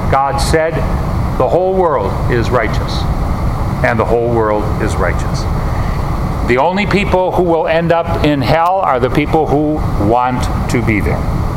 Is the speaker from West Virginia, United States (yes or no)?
no; Wisconsin, United States; also born or lived in Michigan; when I grew up in Wisconsin and lived in Michigan the first years of my ministry